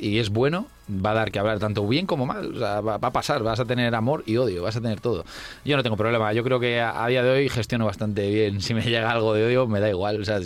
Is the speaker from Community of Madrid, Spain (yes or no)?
yes; Madrid, Community of Madrid, Spain; de madre vasca, pero yo soy madrileño. No soy gato totalmente, como dicen, ¿no? Que si tus dos padres no son madrileños, no es gato del todo.